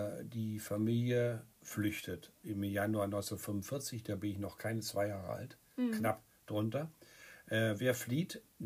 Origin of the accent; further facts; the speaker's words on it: Berlin, Germany; born there; Insofern habe ich mit dem Namen meiner Geburtsstadt wirklich ein bisschen was zu tun.